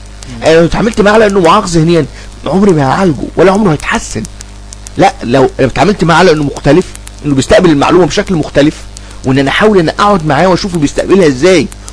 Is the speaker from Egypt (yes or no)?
yes; Upper Egypt, Egypt; ما كانش في فتره سابقه ما كانش منتشر عندنا مثلا محلات بتبيع سندوتشات همبرجر وبيتزا، وما كانش منتشر عندنا في الصعيد. دلوقتي منتشر الحمد لله.